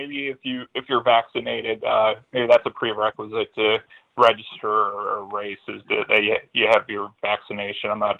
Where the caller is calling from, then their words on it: Chicago, Illinois, United States; I'm up in Chicago.